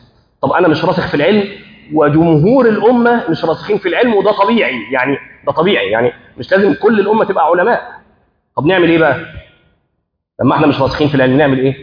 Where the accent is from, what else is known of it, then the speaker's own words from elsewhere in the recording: Egypt; عارفين في بعض عندنا في مصر حتى بعض الاماكن ياخدوا الناس سفاري